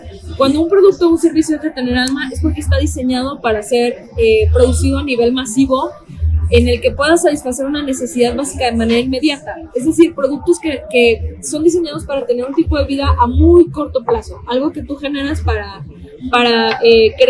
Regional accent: Mexico; como yo, por ejemplo, como mujer mexicana

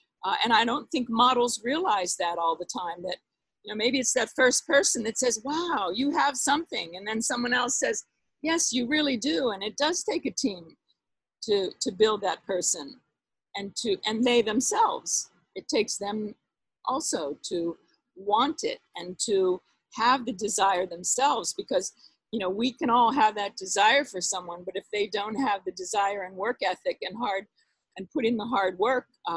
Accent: New York City, New York, United States; But you know, I'm a New Yorker and a fan of New York

